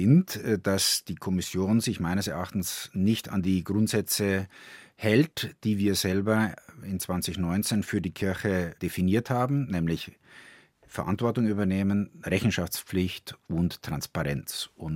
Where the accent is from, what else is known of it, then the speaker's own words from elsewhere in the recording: Kareth, Bavaria, Germany; Ich bin in dem Ort Karet bei Regensburg aufgewachsen